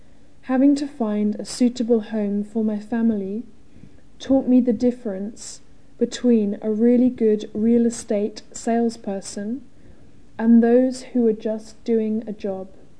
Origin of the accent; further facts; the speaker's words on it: Canberra, Australian Capital Territory, Australia; born there; I was born in Canberra 32 years ago.